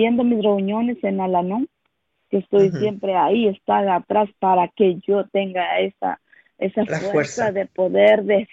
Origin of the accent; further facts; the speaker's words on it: Mexico; como somos mexicanos